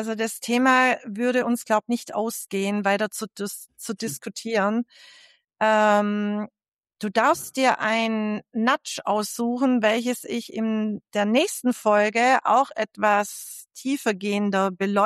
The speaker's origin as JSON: {"language": "German", "country": "Germany", "said": "ich als Deutsche"}